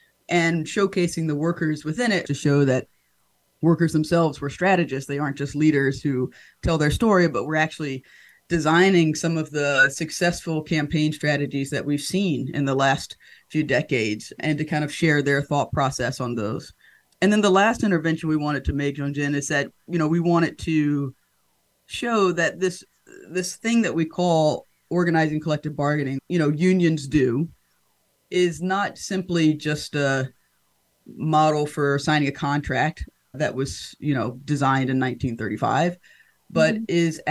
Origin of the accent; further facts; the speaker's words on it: North Carolina, United States; I'm originally from North Carolina. I did not grow up with a labor family or in like a movement kind of environment